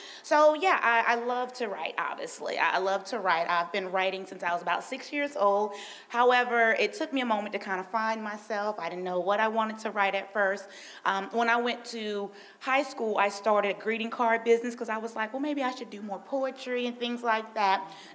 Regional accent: Atlanta, Georgia, United States; I am an author, actress, screenwriter, producer, and filmmaker. I'm from Atlanta, Georgia. I attended Georgia Southern University, the real GSU.

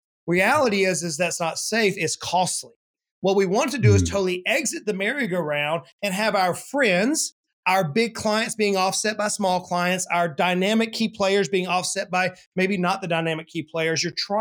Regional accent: Georgia, United States; Yeah, Scott, I grew up in the South, man. I'm a country boy at heart. That's who I am, and I can remember, you know, in the South Georgia heat, we would go to the playground

